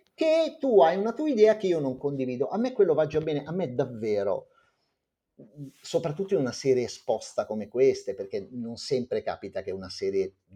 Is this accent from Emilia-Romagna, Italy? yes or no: yes; Imola, Emilia-Romagna, Italy; Sono un appassionato di macchine, sono di Imola